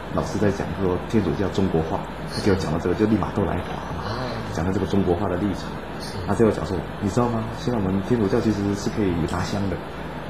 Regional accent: Taichung, Taiwan; 我是台中人啊

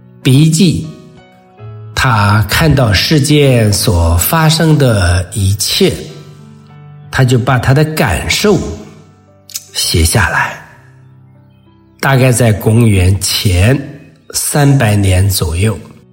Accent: China; 就像我们中国人说，好人不长寿，坏人活千年。

